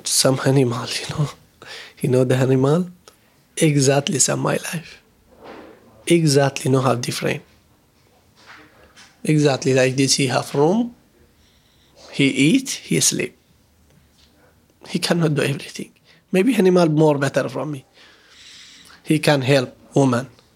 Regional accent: Iraq; English is a second language; I am from Iraq.

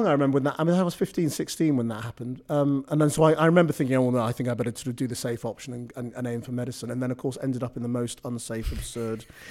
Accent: North West England, United Kingdom; I grew up in Lancashire.

